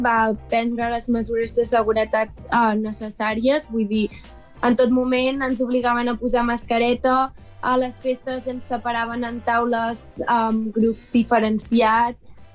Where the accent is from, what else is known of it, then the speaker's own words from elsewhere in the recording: Ripoll, Catalonia, Spain; soc de Ripoll, tinc 17 anys, a punt de fer 18.